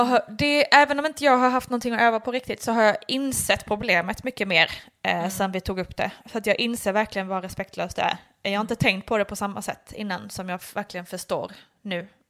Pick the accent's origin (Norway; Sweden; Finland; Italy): Italy; Swedish is a second language; ja, jag är en italienare, ni fattar inte grejen